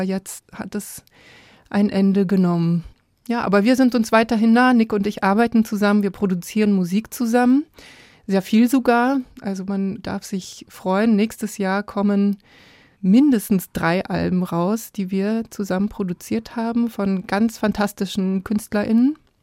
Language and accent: German; Belarus; now in Munich, Germany; Mein Heimatland hat eine schwierige Positionierung im Angriffskrieg auf die Ukraine und ich würde sehr, sehr gerne so schnell wie möglich meinen Status dahingehend verändern, dass München mein Zuhause, mein wirkliches Zuhause wird.